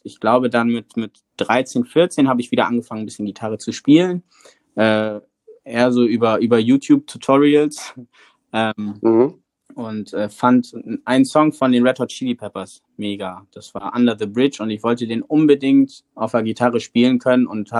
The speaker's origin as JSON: {"language": "German", "region": "Bremen", "country": "Germany", "tie": "born or raised there", "said": "ich bin ja hier in Bremen aufgewachsen. Für mich ist Deutsch jetzt halt meine Hauptmuttersprache."}